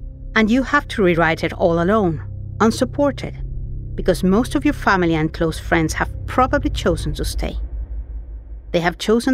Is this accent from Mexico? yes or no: yes; Mexico; I was raised in Mexico, in a high-control Catholic group